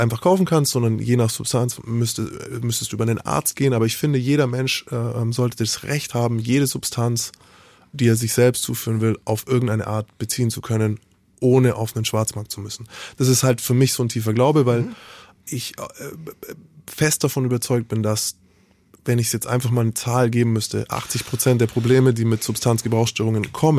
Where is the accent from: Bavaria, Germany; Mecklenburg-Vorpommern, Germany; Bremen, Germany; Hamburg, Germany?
Bavaria, Germany; Ich komme aus Bayern.